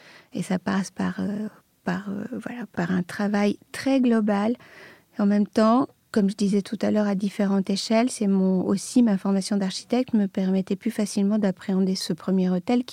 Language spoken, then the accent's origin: French; Belgrade, Serbia; je suis née à Belgrade, j'ai grandi en Serbie dans une famille d'artistes, peintres, architectes et ingénieurs, donc dans un milieu artistique.